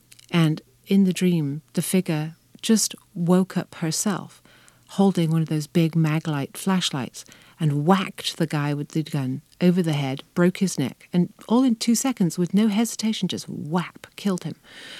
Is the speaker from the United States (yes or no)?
no; England, United Kingdom; thinking I am a woman or I am English or in her case Norwegian or I am a lesbian.